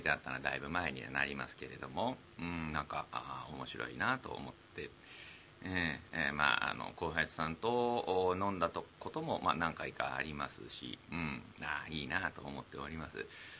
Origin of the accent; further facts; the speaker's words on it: Hiroshima, Japan; 私なんか広島県出身ですから、雪なんてめったに降ることがございませんでした。